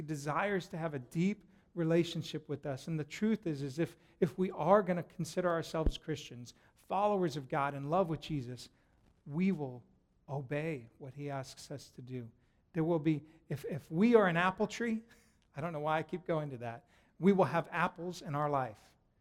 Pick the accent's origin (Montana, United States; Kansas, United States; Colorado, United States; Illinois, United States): Colorado, United States; Denver; Okay, I grew up in Denver, so I have the right to do that.